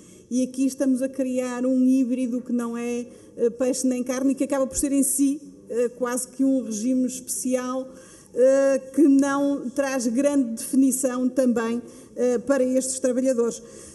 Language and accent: Portuguese; Porto, Portugal; Sou de Porto.